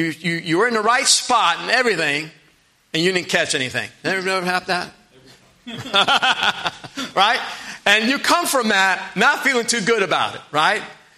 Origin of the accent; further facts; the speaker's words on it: Maine, United States; I'm from Maine.